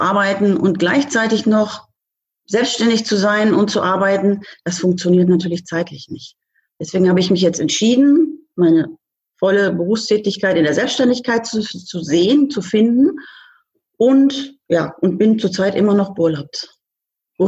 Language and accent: German; Bielefeld, North Rhine-Westphalia, Germany; ich komme aus Bielefeld